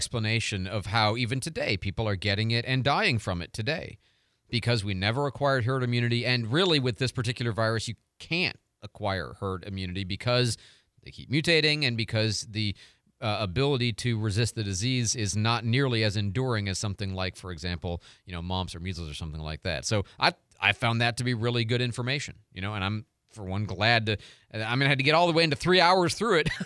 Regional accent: United States; It's incredibly embarrassing to me as an American Republican that somebody this incapable of functioning in her job represents my party.

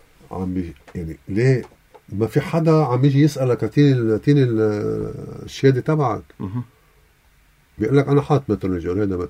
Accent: Lebanon; نحن كلبنانية

